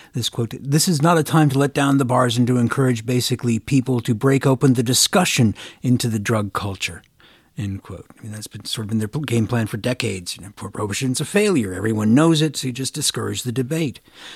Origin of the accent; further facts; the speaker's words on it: Iowa, United States; I'm originally from Iowa, so I know it's not really seen as a progressive bastion